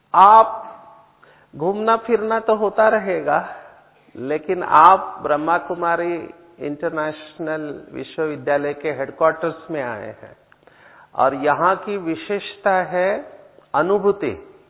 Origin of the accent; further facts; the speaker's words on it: Maharashtra, India; Actually I am from Sindhudurg district of Maharashtra, जो गोवा के border पे है, और वहां का स्टेपल डाइट है फिश एंड राइस, तो बचपन से वही खाया था।